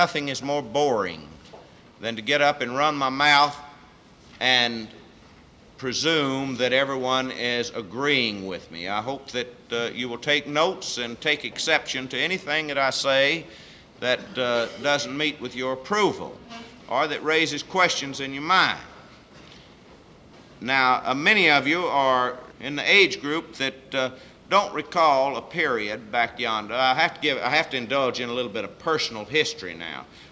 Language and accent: English; Austin, Texas, United States; which was 3.5 more than I was raised with out in South Austin